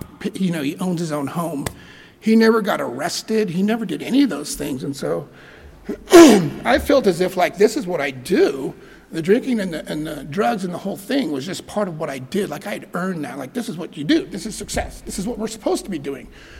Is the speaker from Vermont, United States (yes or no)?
no; Bishop, California, United States; I grew up in Bishop, we're burning tires out in the middle of the desert to stay warm.